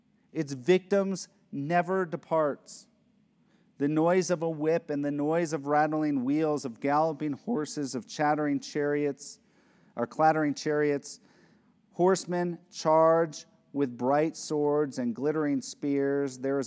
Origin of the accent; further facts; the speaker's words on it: United States; I am extremely thankful that I was born in America, that I grew up in America